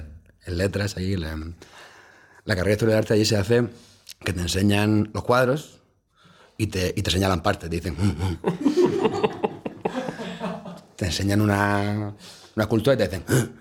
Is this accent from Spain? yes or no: yes; Castilla-La Mancha, Spain; now in Madrid, Spain; Yo me crié en la Sierra del Segura, como Tarzán, entre jabatos